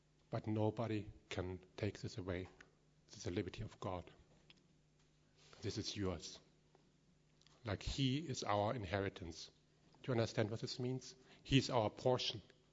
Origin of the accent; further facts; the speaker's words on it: Vienna, Austria; English is a second language; I'm from Vienna.